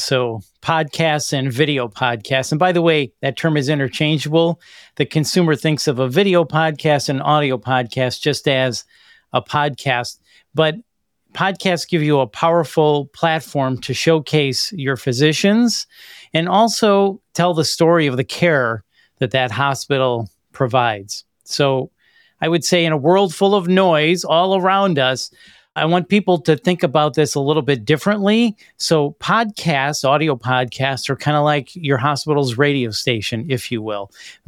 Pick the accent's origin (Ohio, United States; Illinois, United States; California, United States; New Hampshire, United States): Illinois, United States; Chicago; So eventually I wound up back in Chicago, which is my hometown, working at a rock station in Chicago called The Loop.